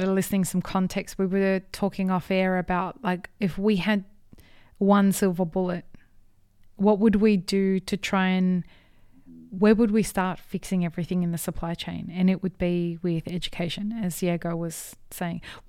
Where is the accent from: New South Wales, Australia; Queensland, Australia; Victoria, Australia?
New South Wales, Australia; Sydney; I'm from Sydney, mate.